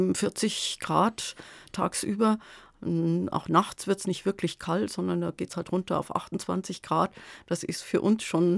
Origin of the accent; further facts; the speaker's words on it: Bavaria, Germany; Ich bin im Bayerischen Wald aufgewachsen und habe dort meine Schulzeit erlebt, bin in Cham in der Oberpfalz im Gymnasium gewesen, weil es damals in Fichtach, wo ich eigentlich lebte, noch kein Gymnasium gab.